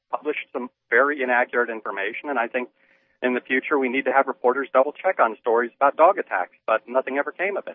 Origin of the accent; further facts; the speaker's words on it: Tampa, Florida, United States; but I'm from Tampa. I've worked for the media for most of my adult life.